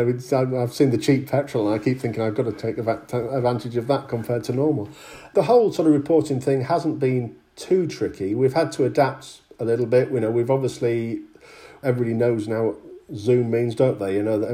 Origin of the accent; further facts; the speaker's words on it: Yorkshire and the Humber, United Kingdom; now in South England; obviously I'm from Yorkshire originally, but I live in the south